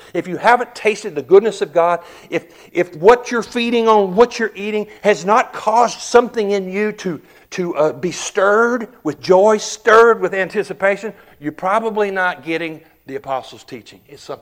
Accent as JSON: {"language": "English", "region": "Texas", "country": "United States", "tie": "born or raised there", "said": "I grew up in West Texas, and West Texas is not a lot different than rural Central Virginia."}